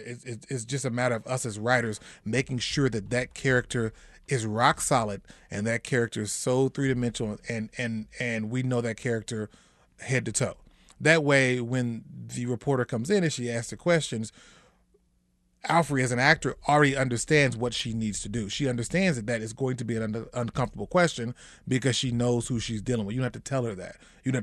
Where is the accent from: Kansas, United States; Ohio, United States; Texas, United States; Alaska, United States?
Kansas, United States; I grew up in Wyandotte County, which is definitely predominantly Black.